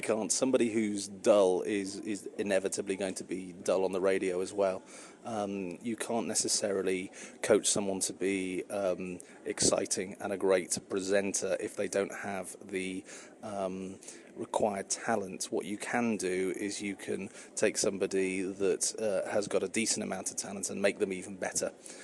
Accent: Liverpool, North West England, United Kingdom; You know, I grew up in Liverpool

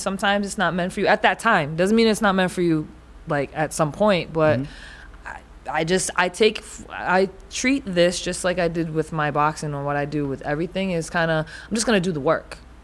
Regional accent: New England, United States; Then you mix it with the fact that I come from New England, from a first contact tribe that was damn near wiped out.

